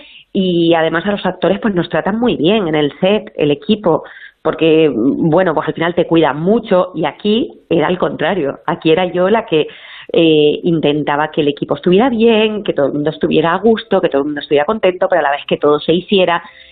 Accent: Fuerteventura, Canary Islands, Spain; rodada en Fuerteventura, donde yo nací y me crié

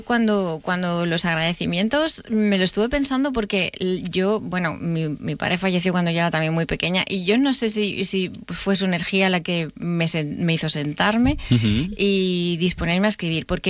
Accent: Valencia, Valencian Community, Spain; yo soy de Valencia y vivía en Valencia y justamente pasaba en mi barrio.

